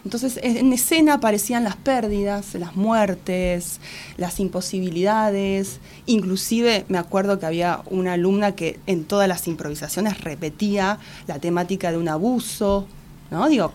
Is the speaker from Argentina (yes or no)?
yes; Bahía Blanca, Buenos Aires Province, Argentina; now in Buenos Aires, Argentina; Entonces, eso implicó tener que venir a Buenos Aires a estudiar, porque yo soy de Bahía Blanca.